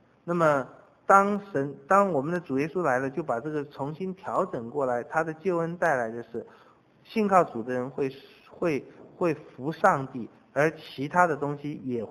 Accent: Taiwan; 我们台湾人真是把什么东西都吃掉

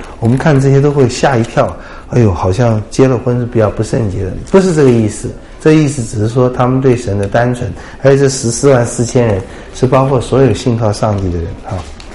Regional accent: China; 我们中国人还有的时候孝子替父亲洗身啊，穿衣服啊

